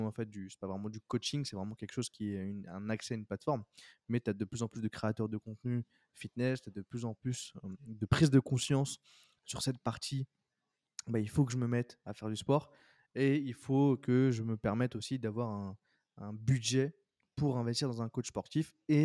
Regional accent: France; parce qu'on est notamment reconnu en tant que Français

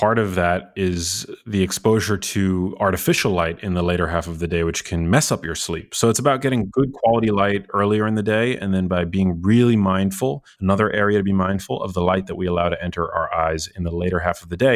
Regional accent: New York City, New York, United States; I mean, I grew up in New York City, so my exposure to nature, I didn't have much save for the occasional excursion into Central Park.

